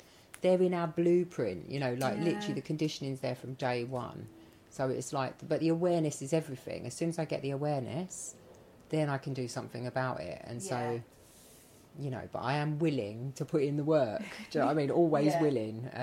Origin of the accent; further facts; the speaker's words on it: Dagenham, London, United Kingdom; So I grew up in Dagenham.